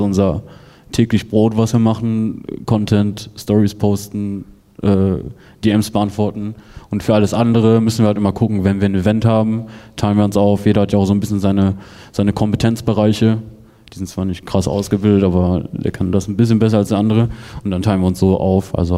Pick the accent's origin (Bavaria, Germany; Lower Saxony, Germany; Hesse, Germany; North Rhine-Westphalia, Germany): North Rhine-Westphalia, Germany; Essen; wir sind ja in Vogelheim aufgewachsen, hohe Migrationsquote.